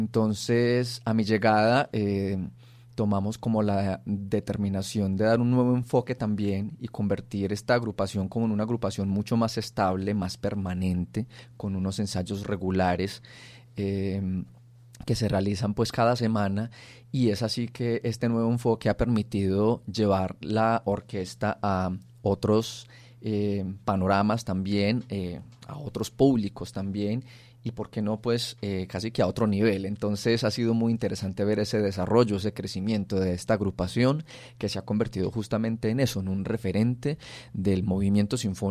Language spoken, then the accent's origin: Spanish; Palestina, Caldas, Colombia; en el municipio de Palestina, concretamente, de donde soy oriundo.